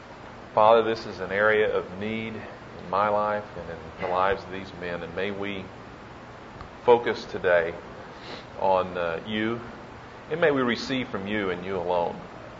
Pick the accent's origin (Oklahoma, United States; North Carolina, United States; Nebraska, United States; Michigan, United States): Oklahoma, United States; Oklahoma City; I'm from Oklahoma City.